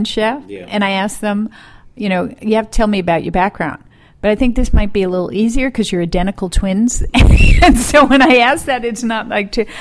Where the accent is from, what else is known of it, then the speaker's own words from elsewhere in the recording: Brooklyn, New York, United States; but I was born in Brooklyn. And when I grew up, I think barbecue was like a grill to me.